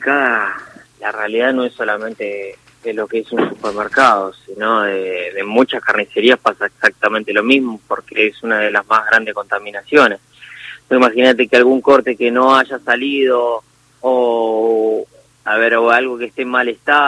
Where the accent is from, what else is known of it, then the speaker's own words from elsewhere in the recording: Ituzaingó, Buenos Aires Province, Argentina; antes estaba trabajando en Ituzaingó, que soy de Ituzaingó.